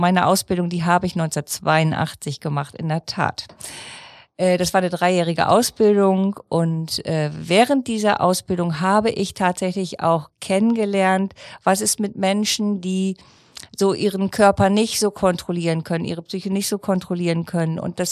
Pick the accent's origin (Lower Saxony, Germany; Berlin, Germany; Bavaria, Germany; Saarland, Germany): Lower Saxony, Germany; ich habe meine Kindheit im Hümmling verbracht und bin sozusagen aufgewachsen auf einem Bauernhof. Mhm. Schule, Kindergarten, diese ganzen Dinge habe ich in einem Dorf, in einem kleinen Dorf erlebt